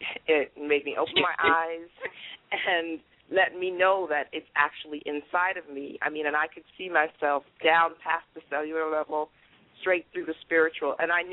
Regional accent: Toronto, Ontario, Canada; I grew up in Canada, in Toronto, and there's a city called Scarborough

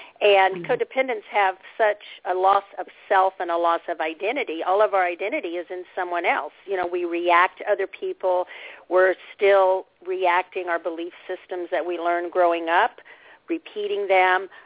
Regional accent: Indiana, United States; I grew up in Indiana, a little farm town, in a very abusive alcoholic home.

